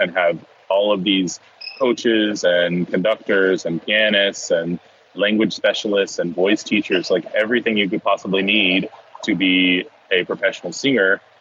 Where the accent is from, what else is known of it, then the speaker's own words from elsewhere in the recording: Oklahoma, United States; Yeah, so I'm Choctaw from the Choctaw Nation of Oklahoma. My dad is full-blood Choctaw. My mom was almost full-blood.